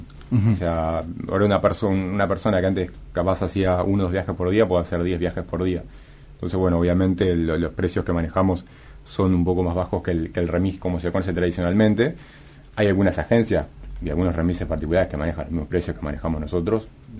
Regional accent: Uruguay; yo soy uruguayo

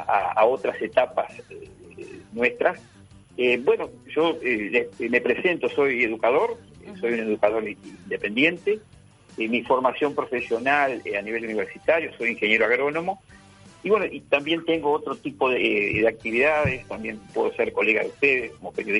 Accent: Paysandú, Uruguay; moved away as an adult; now in Montevideo, Uruguay; desde que vine a Montevideo a estudiar, yo nací en Montevideo, me crié en Paysandú, me considero espiritualmente sanducero, y posteriormente a los 18 años volví a Montevideo y estoy aquí en el apartamento familiar desde el año 1977.

